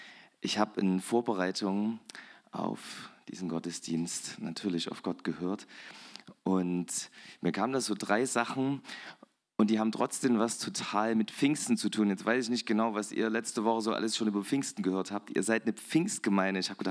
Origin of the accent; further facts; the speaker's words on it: Dittersdorf, Saxony, Germany; Ich komme auch aus dem Erzgebirge. Dittersdorf, ich weiß nicht, ob ihr es kennt bei Zschopau. Genau, da komme ich ursprünglich her